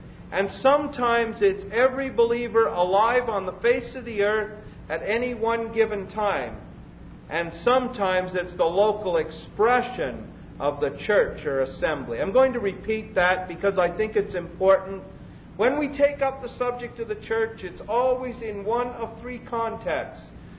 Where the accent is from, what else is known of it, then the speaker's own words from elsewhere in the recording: Canada; they always ask me my citizenship, and I say I'm a Canadian.